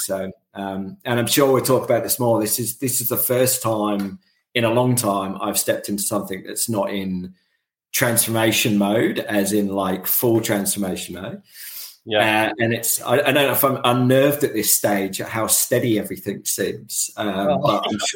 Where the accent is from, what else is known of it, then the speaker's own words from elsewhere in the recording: United Kingdom; Like obviously, you might tell from my accent, I'm from the UK, and so department stores have always been synonymous with the UK, right?